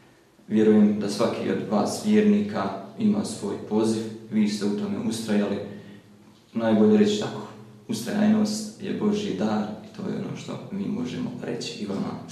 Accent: Mostar, Federation of Bosnia and Herzegovina, Bosnia & Herzegovina; born there; Rođen sam u Mostaru 19.2.1987. godine.

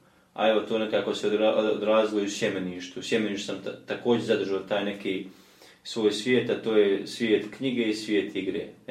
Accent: Konjic, Federation of Bosnia and Herzegovina, Bosnia & Herzegovina; rodom iz Konjica, Bosne i Hercegovine, odnosno Konjic

